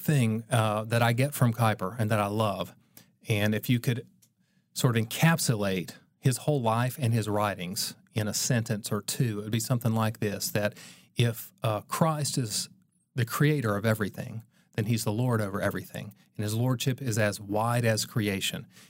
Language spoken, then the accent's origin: English; North Carolina, United States; also born or lived in Russia; So I grew up in North Carolina and served as a missionary for a little while in Russia